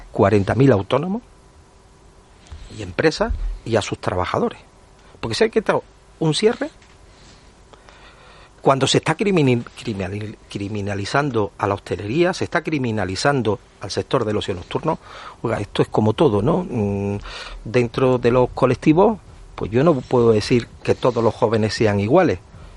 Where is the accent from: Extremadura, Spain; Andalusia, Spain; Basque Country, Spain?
Andalusia, Spain; Bueno, lo digo como andaluz que soy.